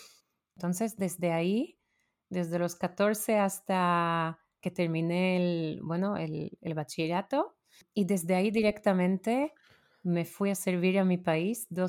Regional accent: Israel; born there; Spanish is a second language; quien no me conoce, pues nací en Israel hace 46 años, ahí dentro de un kibbutz, que es una forma súper bonita de convivencia, de vivir.

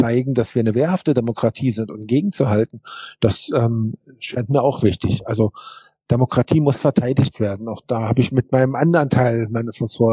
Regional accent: Berlin, Germany; Ich bin in Lichtenberg geboren, hier bin ich verwurzelt, hier lebe ich mit meiner Familie, hier sind meine Kinder geboren worden. Ich bin Lichtenberger durch und durch.

